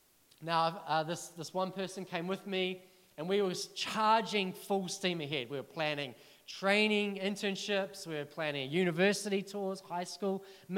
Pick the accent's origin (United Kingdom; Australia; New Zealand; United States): New Zealand; Now, I'm a Kiwi male.